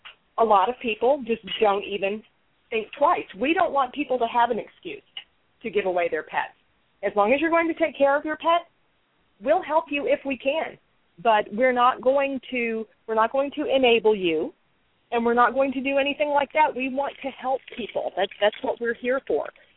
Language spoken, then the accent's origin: English; Orlando, Florida, United States; now in Pasco County, United States; And for my part, too, I moved over to Pasco County from the Orlando area. That's where I'm originally from, 18 years ago.